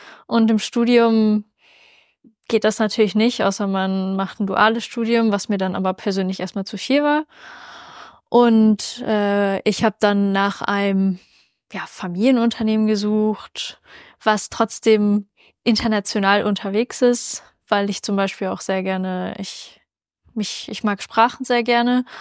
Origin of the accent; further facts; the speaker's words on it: Rheda-Wiedenbrück, North Rhine-Westphalia, Germany; ich bin 19 Jahre alt und ich komme aus Reda-Wiedenbrück.